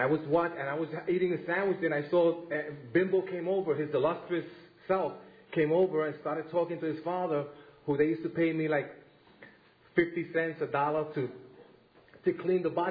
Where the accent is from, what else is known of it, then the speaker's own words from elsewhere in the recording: New York, United States; I understood very little because I'm a New Yorker, born and raised here. And my Spanish was not that good.